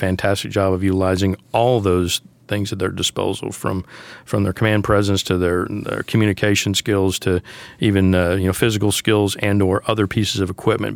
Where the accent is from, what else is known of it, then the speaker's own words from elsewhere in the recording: Detroit, Michigan, United States; You know, I grew up in Detroit. I worked in Tulsa.